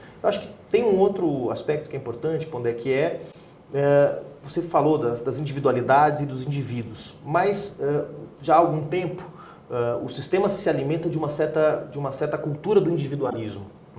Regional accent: Porto Alegre, Rio Grande do Sul, Brazil; eu sou de Porto Alegre, então Porto Alegre foi, digamos, um laboratório de experiências de um ciclo participacionista

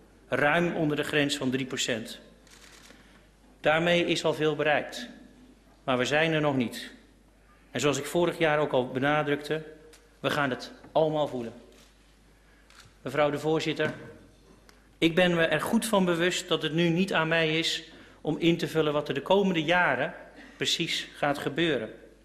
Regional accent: Netherlands; Maar daar zijn we Nederlanders heel goed in.

